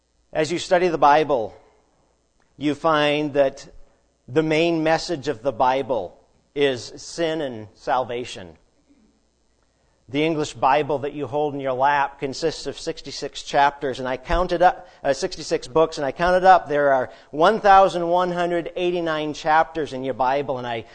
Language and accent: English; Maine, United States; I am from New England myself, born and bred in Maine, up where we have snow about 6 months out of the year